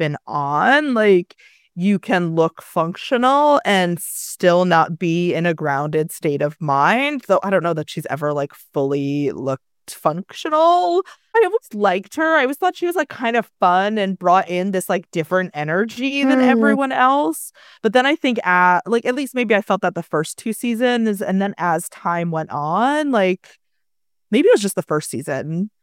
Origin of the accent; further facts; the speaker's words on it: New Paltz, New York, United States; I'm from New Paltz, New York, which is like this very, if no one's been there, it's like a very like hippie, dippy, lots of burnouts